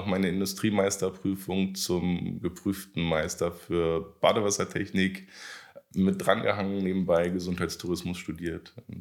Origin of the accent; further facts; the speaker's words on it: Berlin, Germany; now in Brandenburg, Germany; Ich bin Berliner, ich bin in Spandau aufgewachsen, also in Anführungszeichen bei Berlin, immer mit dem Blick nach Brandenburg.